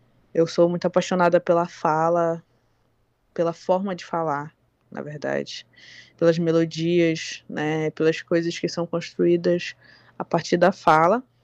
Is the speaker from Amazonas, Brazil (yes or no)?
yes; Manaus, Amazonas, Brazil; also born or lived in Maués / Nova Olinda do Norte; eu sou uma artista que nasceu no interior do Amazonas, em Maués, mas eu costumo falar que sou de Manaus porque com 3 meses eu fui para Manaus, né? E desenvolvi meu trabalho artístico lá.